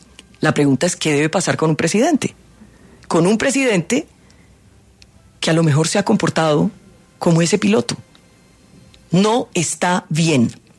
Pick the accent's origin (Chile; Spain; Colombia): Colombia; Buga, Valle del Cauca; also born or lived in Tuluá; Yo soy una señora que nací en Tuluá, que me crié en Buga, Buga la Grande, Cali.